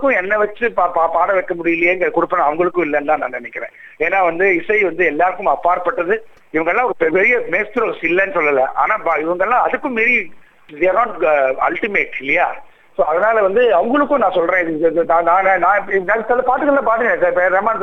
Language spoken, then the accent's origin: Tamil; Delhi, India; நான் வந்து டெல்லியில பிறந்து வளர்ந்தவன்